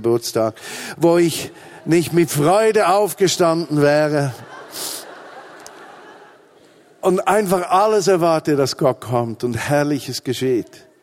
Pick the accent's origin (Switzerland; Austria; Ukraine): Switzerland; now in Berlin, Germany; Und in Berlin zählt auch mein Dialekt, ja, und mein Schweizersein zählt da viel.